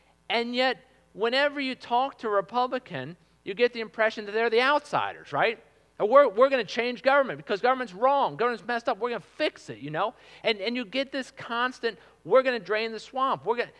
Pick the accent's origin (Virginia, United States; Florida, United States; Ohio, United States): Virginia, United States; Arlington; I grew up in Arlington, so came in when I was about in middle school.